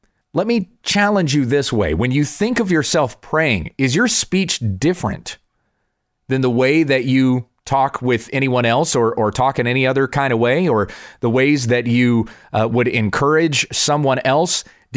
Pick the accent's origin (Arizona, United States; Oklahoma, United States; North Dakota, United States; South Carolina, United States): South Carolina, United States; born there; accent: Southern; also born or lived in Kansas; Now, I was born in South Carolina. I was not born in Kansas. I've spent most of my life in Kansas, but I was born in the Southeast. Had a Southern accent for a long time, and people knew.